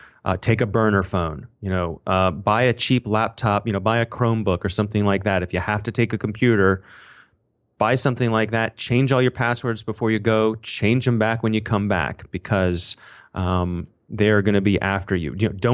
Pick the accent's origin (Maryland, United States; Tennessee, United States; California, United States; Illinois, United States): Maryland, United States; Ellicott City; I happen to live right near Ellicott City, Maryland. It is my hometown.